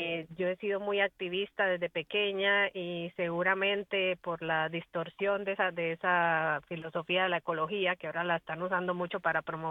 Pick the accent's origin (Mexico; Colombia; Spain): Colombia; moved away; Y crecí en Colombia, después, bueno, tuve muchos sueños de venir a este país